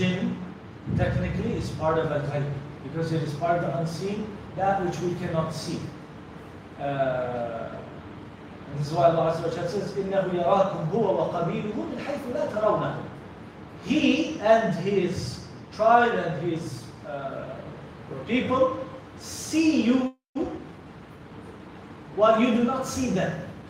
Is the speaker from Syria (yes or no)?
yes; Syria; I'm originally from Syria.